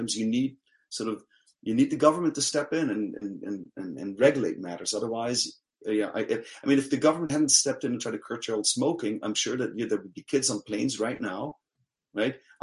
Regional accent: Belgium; my home country of Belgium

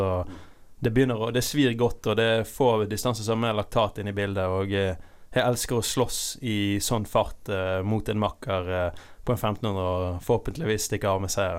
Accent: Bergen, Vestland, Norway; Jeg vokste opp, jeg begynte I Sandviken. Det var jeg hang ute I gatene.

